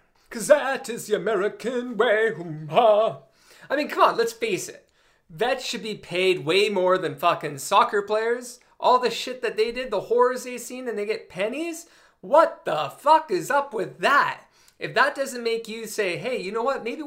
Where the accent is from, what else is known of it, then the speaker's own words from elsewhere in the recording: Canada; And I keep saying America even though I'm Canadian